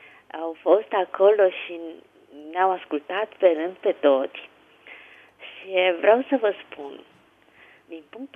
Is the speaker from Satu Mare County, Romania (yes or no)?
no; Constanța, Constanța County, Romania; Eu sunt din Constanța.